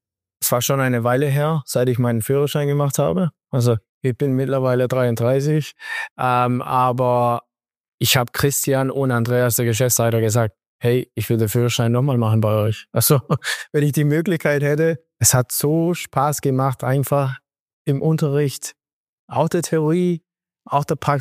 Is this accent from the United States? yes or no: no; Italy; als Italiener